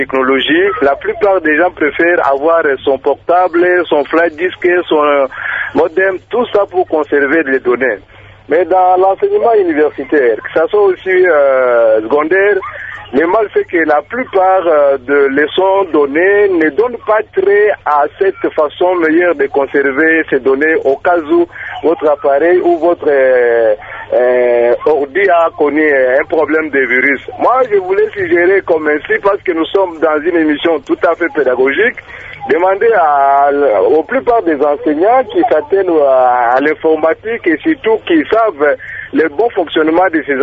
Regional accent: Kasaï-Central, DR Congo; je voulais suggérer un cas qui est constaté ici chez nous au Kasaï Central.

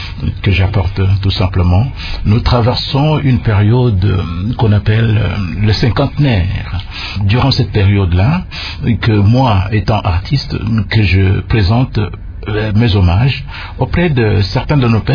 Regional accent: DR Congo

